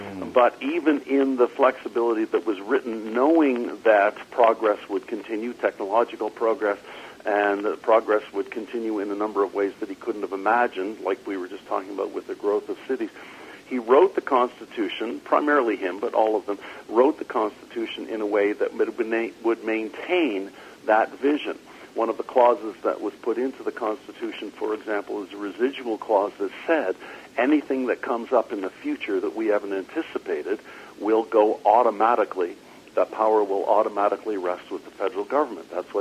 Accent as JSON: {"language": "English", "region": "Ontario", "country": "Canada", "said": "It could well be, because I am from Ontario"}